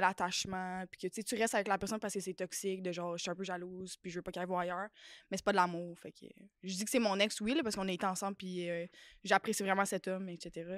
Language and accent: French; Blainville, Quebec, Canada; Je viens de Blainville, j'ai une petite fille